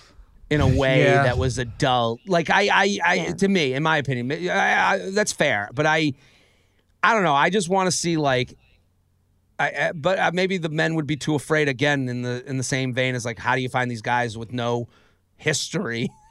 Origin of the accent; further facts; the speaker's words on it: Boston, Massachusetts, United States; I'm from Boston.